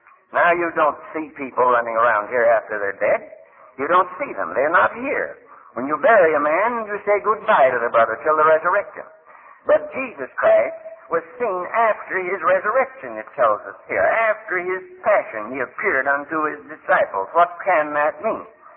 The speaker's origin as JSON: {"language": "English", "country": "United States", "lives_now": "Canada", "said": "because I'm living in Canada and I'm American"}